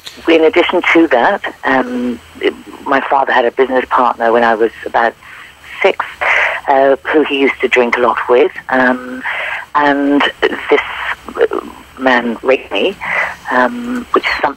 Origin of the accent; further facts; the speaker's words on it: England, United Kingdom; born there; Well, I was born in England, as you can hear from my accent, I'm sure, and we're a very large family, six children